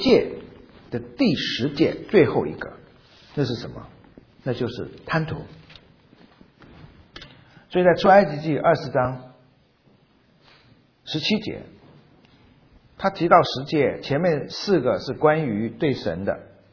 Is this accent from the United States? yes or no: no; China; 我们中国人